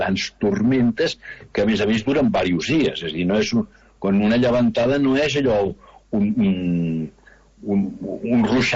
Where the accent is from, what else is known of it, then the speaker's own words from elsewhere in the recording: Arenys de Mar, Catalonia, Spain; soc d'Arenys i creiem que des del port d'Arenys